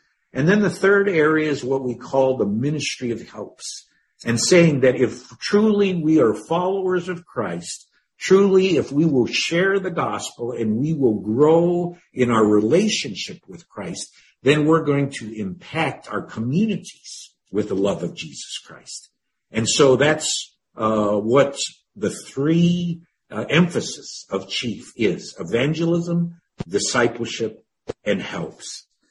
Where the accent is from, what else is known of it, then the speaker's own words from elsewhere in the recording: Phoenix, Arizona, United States; in 1973 that Dr. Graham had a crusade in Phoenix, Arizona, my hometown.